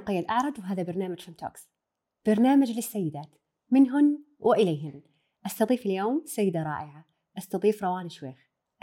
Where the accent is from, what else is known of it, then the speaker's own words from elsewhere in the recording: Eastern Province, Saudi Arabia; now in Riyadh, Saudi Arabia; يعني إحنا عندنا في الشرقية مرة حنونين ومرة عاطفيين